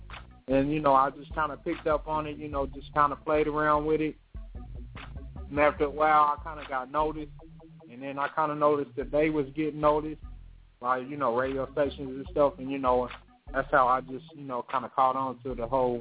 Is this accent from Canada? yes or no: no; Kansas City, Missouri, United States; I'm from Kansas City, Missouri.